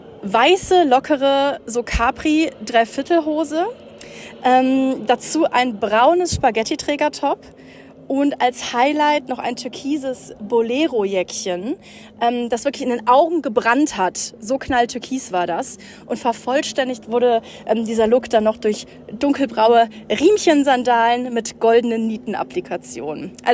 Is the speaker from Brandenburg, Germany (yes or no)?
no; Rösrath, North Rhine-Westphalia, Germany; Ich will am liebsten mit dir noch in den Königsforst, das ist ja unser großer Wald, wo ich aufgewachsen bin.